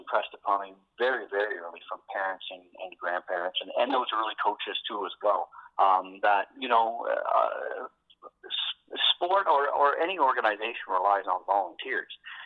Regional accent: Sackville, Nova Scotia, Canada; Born and raised in Sackville here, just in Middle Sackville, out by Silver Lake.

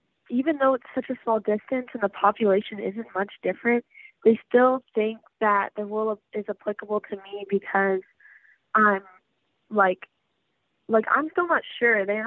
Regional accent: Hazelton, British Columbia, Canada; now in Smithers, Canada; I am originally from Hazleton, but I just moved to Smithers, and I'm back and forth between the two for schooling.

